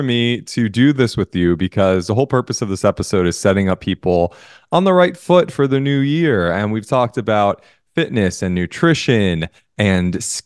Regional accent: New Jersey, United States; I'm from Jersey. I'm Italian. I have a thick head of hair.

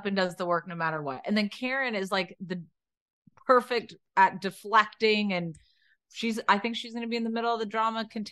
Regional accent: Southern US, United States; accent: Southern; Well, you know the backstory of my Southern accent, right?

